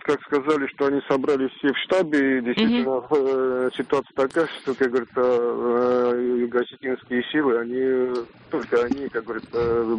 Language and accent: Russian; Tskhinvali, South Ossetia, Georgia; я сам из Тхенвали